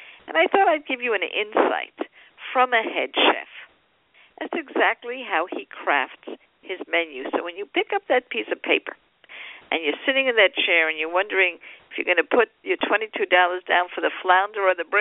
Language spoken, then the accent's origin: English; New York, United States; now in New Jersey, United States; I'm a New Yorker, broadcasting out of the great state of New Jersey, because I'm a transplant now to New Jersey